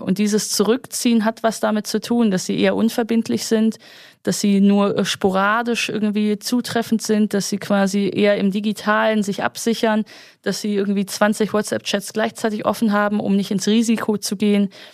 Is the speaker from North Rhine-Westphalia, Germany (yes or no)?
yes; North Rhine-Westphalia, Germany; ich komme aus Nordrhein-Westfalen